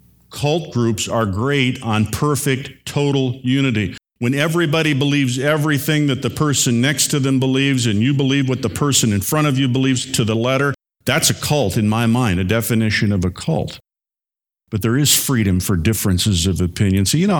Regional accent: Hammond, Indiana, United States; Just as where I grew up in Hammond, Indiana, outside of Chicago, there were churches when I was growing up

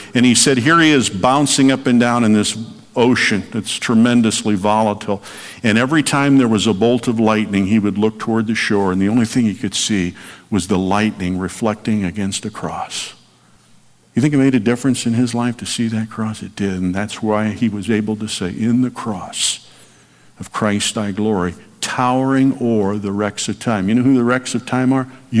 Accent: Indiana, United States; I'm from Indiana, but I don't honestly can't tell you where Frankfort, Indiana is.

